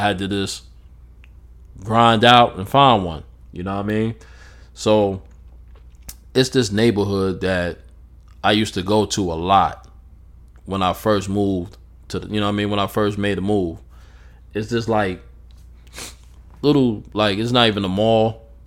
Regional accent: New York, United States; moved away; I grew up in New York. And I moved to the South.

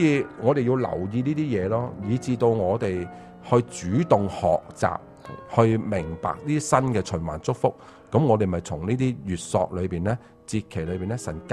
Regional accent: China; 我系中国人，我梗系熟悉中国嘅嘢啦

